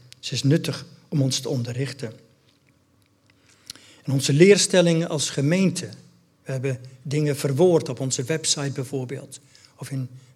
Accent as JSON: {"language": "Dutch", "country": "Netherlands", "said": "Dat vinden we allemaal, zeker als Nederlanders. Ik denk dat de Belgen het misschien beter eraf brengen. Maar als Nederlanders laten we ons niet zo gemakkelijk dingen gezeggen."}